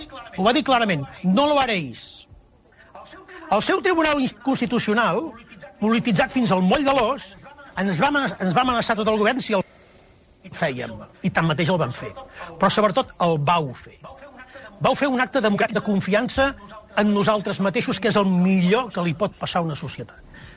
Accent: Catalonia, Spain; Senzillament som catalans i volem continuar sent-ho. Volem parlar en català sense demanar permís ni haver de fer militància lingüística.

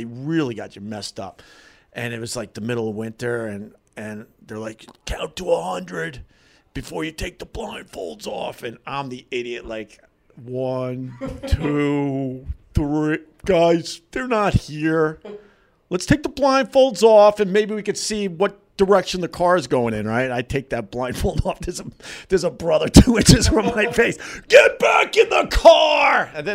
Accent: Huntington, United States; now in New York City, United States; I'm from the Huntington area.

